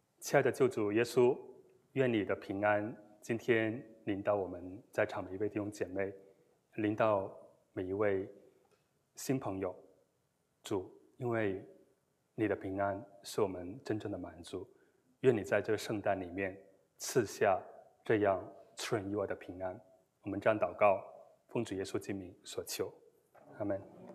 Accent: Guangzhou, Guangdong, China; 我小时候在广州过年

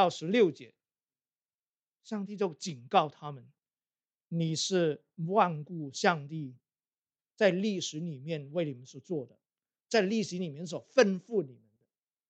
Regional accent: Guangdong, China; 我们广东人说买猪仔，卖猪仔

